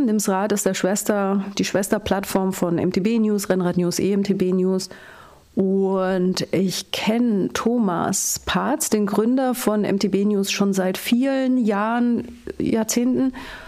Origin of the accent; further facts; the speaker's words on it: Bavaria, Germany; ich komme aus dem Allgäu